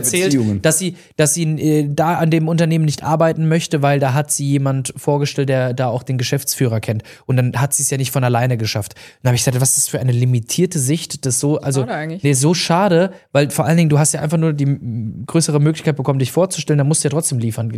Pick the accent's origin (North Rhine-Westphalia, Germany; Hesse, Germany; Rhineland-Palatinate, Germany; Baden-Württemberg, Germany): Baden-Württemberg, Germany; Heidelberg; weil wir sind in Heidelberg ja beide aufgewachsen